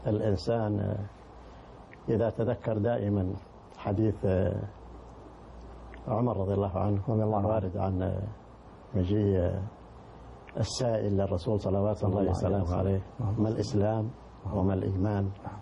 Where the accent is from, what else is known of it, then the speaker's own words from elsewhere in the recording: Baljurashi, Al Bahah Province, Saudi Arabia; من قريتنا، قرية البركة.